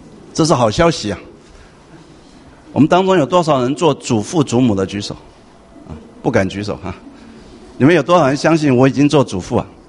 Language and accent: Chinese; Taiwan; 在我从台湾来